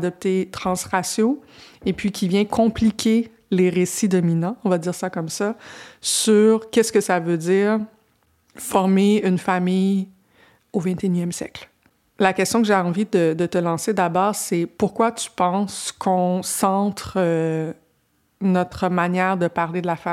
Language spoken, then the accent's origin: French; Quebec, Canada; ce qu'on a vécu au Québec. Moi, je viens pas de Montréal, je viens d'une petite municipalité